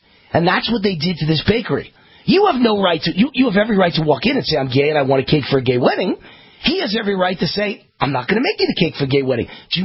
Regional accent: New York, United States; also born or lived in Malibu; Because I'm Jewish. And I'm from New York. And I lived in Malibu. And I'm in the Hollywood film business.

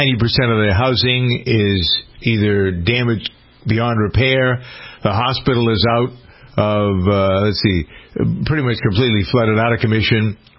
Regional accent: New England, United States; I would tell you as a kid, I never expected growing up in New England to see a tornado.

